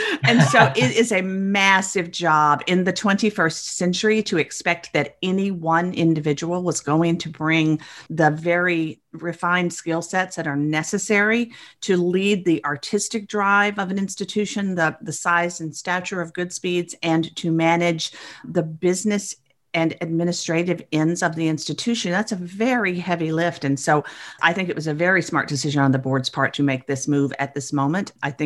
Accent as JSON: {"language": "English", "region": "North Carolina", "country": "United States", "tie": "born or raised there", "said": "Yeah, we do. I grew up just outside of Chapel Hill."}